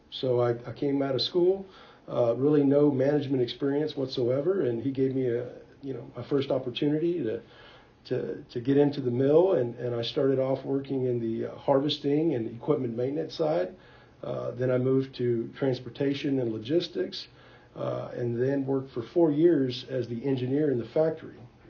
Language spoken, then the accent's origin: English; Texas, United States; Well, I grew up in Willacy County, so my father was in agriculture.